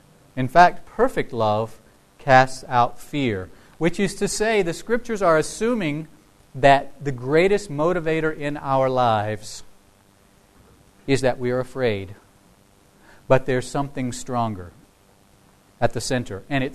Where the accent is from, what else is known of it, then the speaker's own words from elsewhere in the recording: Salisbury, North Carolina, United States; she's talking about going to my hometown of Salisbury, North Carolina.